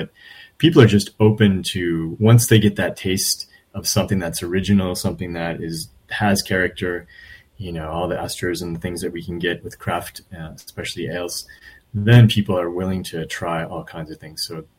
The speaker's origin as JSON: {"language": "English", "region": "Minnesota", "country": "United States", "tie": "born or raised there", "said": "David and I both actually grew up, I'm from Minnesota, and he's from Quebec."}